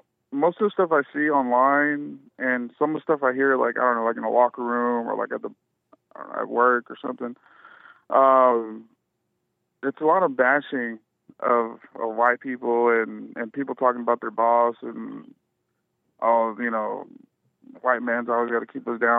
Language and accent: English; Dallas, Texas, United States; at least for me growing up in Dallas, Texas, I mean, they're mostly white.